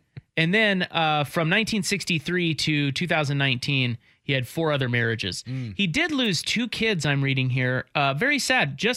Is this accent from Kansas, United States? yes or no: yes; Kansas, United States; I remember, growing up in Kansas, there was some of this with people that I went, I graduated high school in 1993